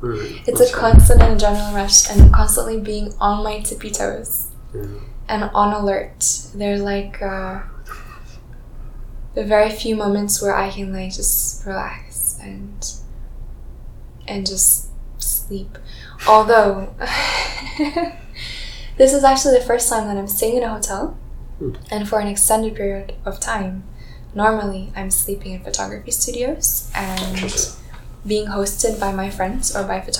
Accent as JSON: {"language": "English", "town": "Washington", "region": "District of Columbia", "country": "United States", "tie": "born or raised there", "said": "where I grew up in Southeast DC, like, you can't really walk around there because..."}